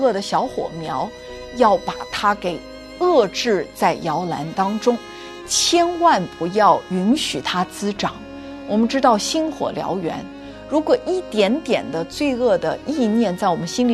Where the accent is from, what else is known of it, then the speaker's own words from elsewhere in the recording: China; 因为我们中国人有一句话叫做苍蝇不叮无缝的蛋啊，